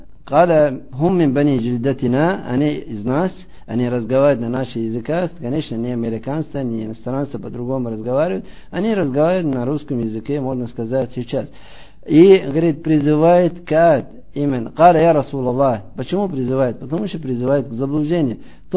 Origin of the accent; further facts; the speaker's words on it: Russia; И я из России.